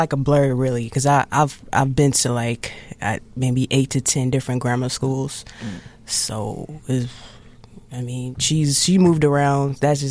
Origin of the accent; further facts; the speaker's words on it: Chicago, Illinois, United States; Yeah, I grew up South Side, Chicago, more like South Shore. That's pretty much where I was at, 72nd and Oldsby, to be exact.